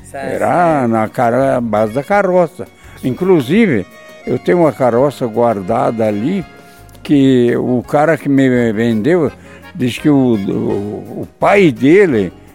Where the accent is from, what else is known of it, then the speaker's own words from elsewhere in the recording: Campos Novos, Santa Catarina, Brazil; born there; Campos Novos, Santa Catarina.